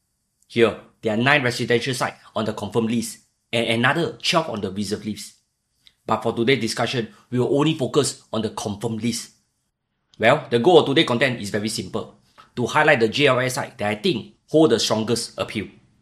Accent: Bedok, Singapore; born there; I was born in Bedok. I'm a Bedok boy.

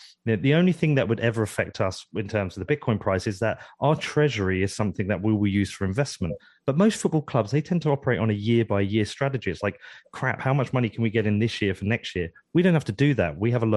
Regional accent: Bedford, East of England, United Kingdom; But look, I'm from Bedford. I've lived here my whole life.

